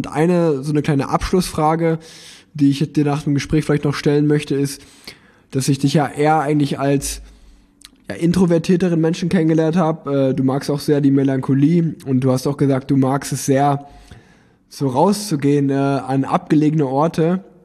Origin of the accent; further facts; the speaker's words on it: Unna, North Rhine-Westphalia, Germany; born there; Ich komme ja gebürtig aus Unna, das grenzt so an. Das Ruhrgebiet, Sauerland.